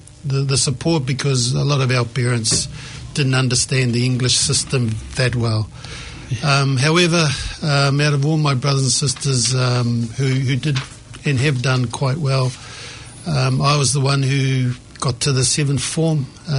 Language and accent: English; Tokoroa, Waikato, New Zealand; now in Auckland, New Zealand; And that's where I was born and lived in Tokoroa for quite some number of years. But I've lived in Otara in South Auckland for the last 22 years